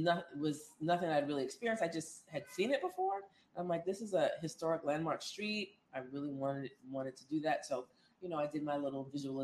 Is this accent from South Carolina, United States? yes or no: no; New York, United States; I grew up in Long Island, so.